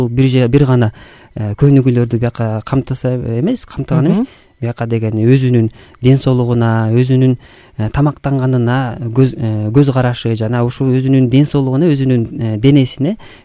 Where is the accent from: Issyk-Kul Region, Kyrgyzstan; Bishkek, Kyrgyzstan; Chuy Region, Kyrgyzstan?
Issyk-Kul Region, Kyrgyzstan; Zharkynbaev; Ушу негизи өзүм Ысык Көлдөн болом. Ысык Көлдө чоңойгом.